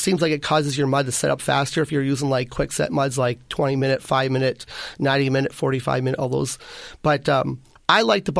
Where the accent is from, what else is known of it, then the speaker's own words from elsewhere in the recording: Canada; moved away; I'm from Canada, and in Canada we call drywallers boarders and tapers.